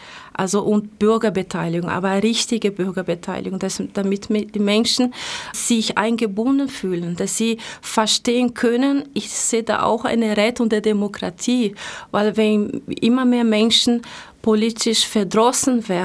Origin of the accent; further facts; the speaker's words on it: Rio de Janeiro, Brazil; ich bin ja dunkelhäutig, man kann nicht sehen, aber hören, dass ich auch einen Migrationshintergrund habe. Ich komme aus Rio de Janeiro, aus Brasilien.